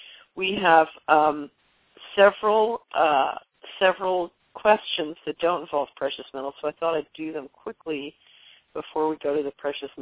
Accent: Canada; I'm a Canadian. I've long felt that we exist as a country in name only.

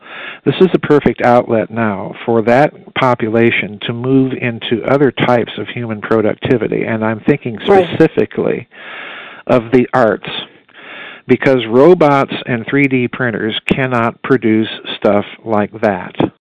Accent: South Dakota, United States; You know, I grew up in South Dakota around family farms

